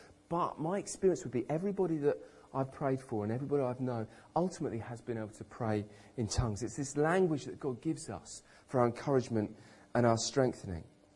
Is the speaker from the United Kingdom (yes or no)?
yes; United Kingdom; So I don't speak very many foreign languages at all. I'm typically British.